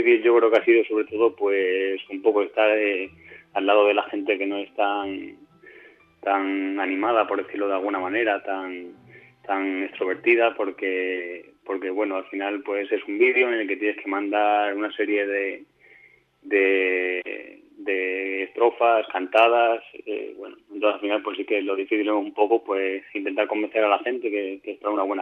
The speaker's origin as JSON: {"language": "Spanish", "town": "Gargantilla", "region": "Extremadura", "country": "Spain", "tie": "born or raised there", "said": "a la gente de mi pueblo, Gargantilla, que es un pueblo del norte de Cáceres"}